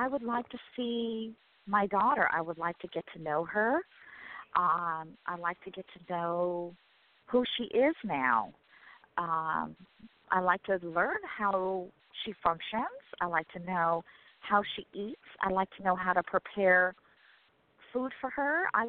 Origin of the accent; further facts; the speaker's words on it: California, United States; now in Michigan, United States; we are not from Michigan. We are from California. So we have no family out here.